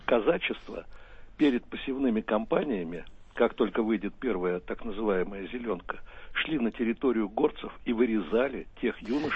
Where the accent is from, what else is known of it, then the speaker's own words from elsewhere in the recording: Saint Petersburg, Russia; Вот я рос в Питере